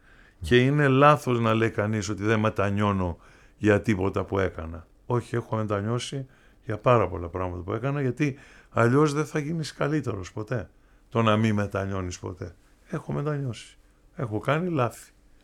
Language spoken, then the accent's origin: Greek; Schinoussa, South Aegean, Greece; ένα τραγούδι που έγραψα για το νησί μου, τις Σινούσες.